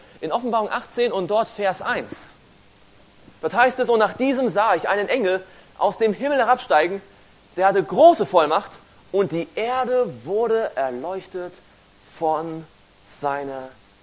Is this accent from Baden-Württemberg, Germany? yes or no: yes; Stuttgart, Baden-Württemberg, Germany; Ich wohne in Stuttgart. … Stuttgart ist mein Heimatort.